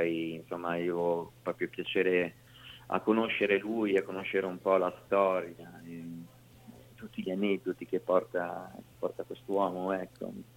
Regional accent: Salice Terme, Lombardy, Italy; dalle mie parti, il 24 aprile all'Irish Club di Salice Terme in provincia di Pavia

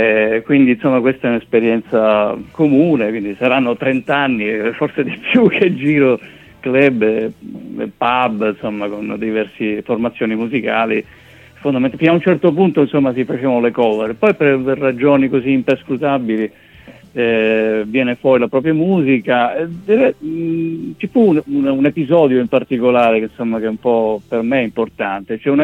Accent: Sicily, Italy; Sì, io sono siciliano

